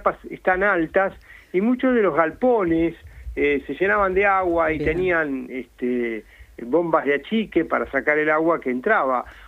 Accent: Buenos Aires, Argentina; Somos de ahí, de Parque Patricios, de siempre.

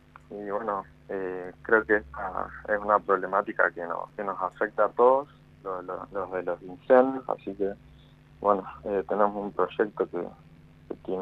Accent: Catriel, Río Negro, Argentina; Sí, de Catriel, sí.

